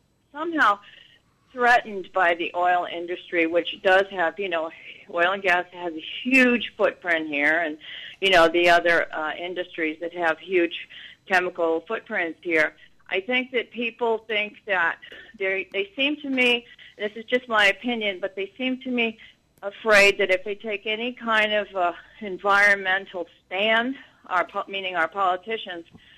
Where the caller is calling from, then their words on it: Baton Rouge, Louisiana, United States; Hi. Yes, I'm actually calling from Baton Rouge.